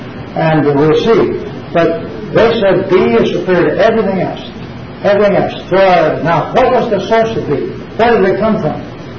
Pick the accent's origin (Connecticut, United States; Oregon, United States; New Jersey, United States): New Jersey, United States; I come from New Jersey, right across the United States.